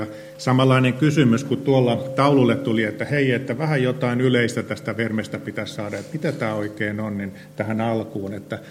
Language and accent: Finnish; Laukaa, Central Finland, Finland; mä oon Laukaasta ja toimin yläkoulussa erityisopettajana.